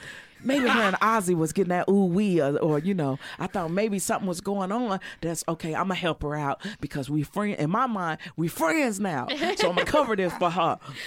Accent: Arkansas, United States; You know, I'm from Arkansas. I'm country, right?

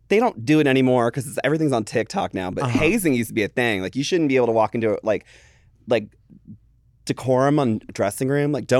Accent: Atlanta, Georgia, United States; Like if I say I'm from Atlanta, I'm proud to be from Atlanta.

